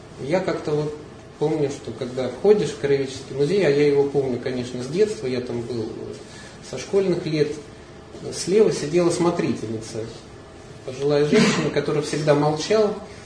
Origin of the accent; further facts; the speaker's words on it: Yekaterinburg, Sverdlovsk Oblast, Russia; moved away; Это возможность побывать в родном городе. Я в марте давно не был в Екатеринбурге. Город очень солнечный, показался мне таким светлым. Воскресли воспоминания о школьной, студенческой юности.